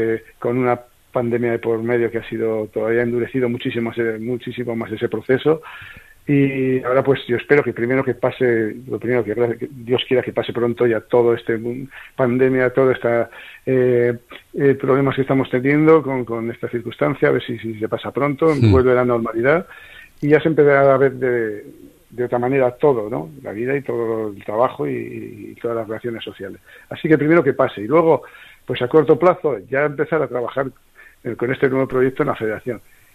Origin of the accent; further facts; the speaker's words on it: Haro, La Rioja, Spain; igualmente yo me siento igualmente orgulloso, o lo siguiente, como decimos, de ser de Haro y de llevar a mi pueblo como lo llevo en el corazón